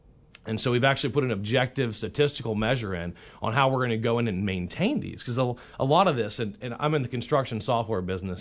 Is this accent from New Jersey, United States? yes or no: no; Baton Rouge, Louisiana, United States; a town like what I grew up in Baton Rouge, Louisiana, we dealt with aging infrastructure all the time.